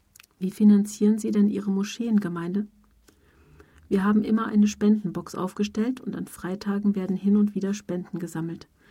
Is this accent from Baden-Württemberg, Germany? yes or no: yes; Friedrichshafen, Baden-Württemberg, Germany; Ich komme ursprünglich aus Friedrichshafen am Bodensee.